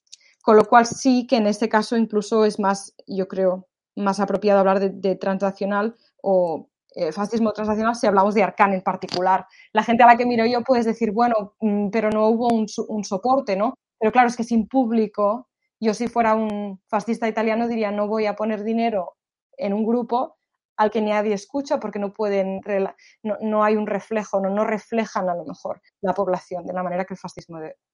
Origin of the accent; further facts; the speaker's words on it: Catalonia, Spain; accent: Catalan; yo supongo que tengo acento catalán al hablar en español